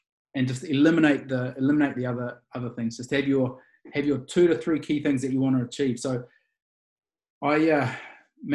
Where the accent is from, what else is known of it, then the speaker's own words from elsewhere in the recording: New Zealand; maybe it was being a New Zealander and the drinking culture in New Zealand or something like